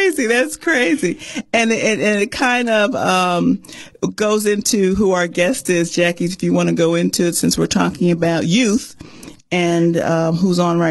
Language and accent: English; New Jersey, United States; But the suit in New Jersey, and again, this is my home state, and I can't believe it.